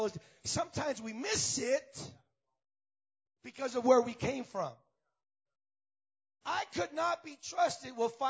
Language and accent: English; La Puente, California, United States; I grew up in the neighborhood. You know the testimony. I grew up in La Puente.